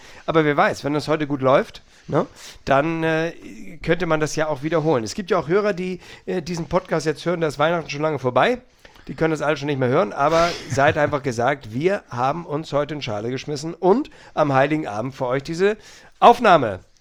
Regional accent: Northern Germany, Germany; wir sind ja Norddeutsche, das ist wirklich auch schon weit weg

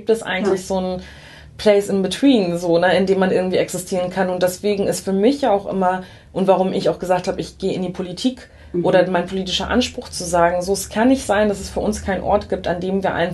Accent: Germany; auf der anderen Seite bin ich zwar in Deutschland aufgewachsen

